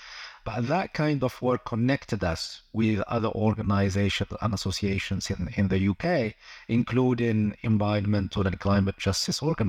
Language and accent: English; Algeria; I'm originally from Algeria, and I call myself a researcher and activist.